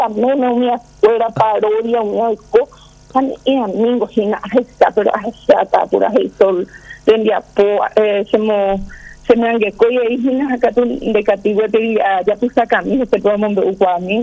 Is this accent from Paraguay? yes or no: yes; Paraguay; todos los paraguayos, porque somos paraguayos